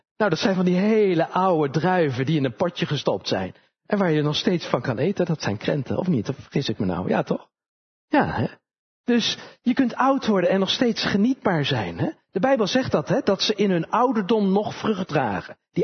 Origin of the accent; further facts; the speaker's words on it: Utrecht, Netherlands; ik kom uit Utrecht met een stadsjochie. En ik speelde aan de overkant van de Kroezelaan, waar nu de jaarbeurs is.